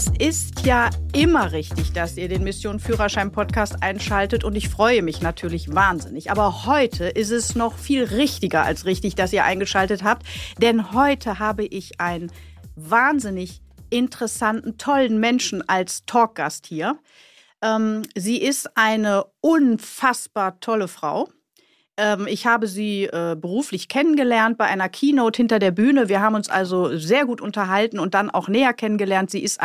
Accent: Germany; Und ich bin Kind des Westens

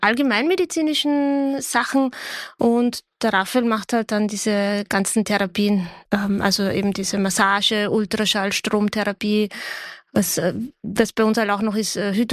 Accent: Vienna, Austria; Ich komme ursprünglich aus Wien, bin also eine Wienerin eigentlich, habe aber oft und viel eigentlich in Niederösterreich gearbeitet und auch gewohnt schon.

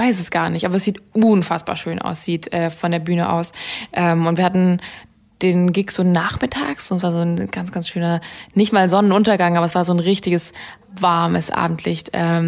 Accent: Ravensburg, Baden-Württemberg, Germany; so wie ich es aus Ravensburg, aus meiner Heimat kenne.

